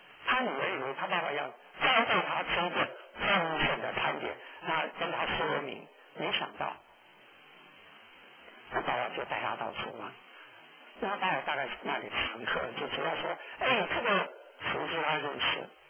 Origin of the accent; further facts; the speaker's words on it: Wuhan, Hubei, China; 有的时候像想到我这是湖北人，你知道吗？我是武汉人啊